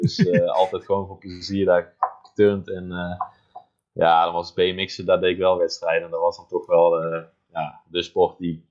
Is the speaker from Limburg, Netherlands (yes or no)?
no; Luyksgestel, North Brabant, Netherlands; Ik kom uit Luiksgestel.